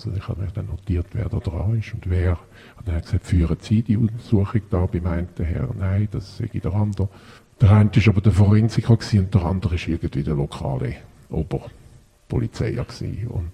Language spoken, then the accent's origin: German; Switzerland; habe auch sowohl da bei uns in der Schweiz gelebt wie im Ausland